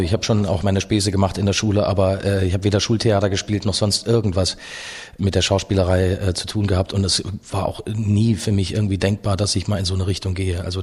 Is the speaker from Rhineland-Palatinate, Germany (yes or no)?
yes; Mainz, Rhineland-Palatinate, Germany; born there; Ich bin ja in Mainz geboren und habe dann, bevor ich dann Richtung Potsdam aufgebrochen bin, habe ich auch einige Abende dann auch gerne mal in Frankfurt oder in Wiesbaden verbracht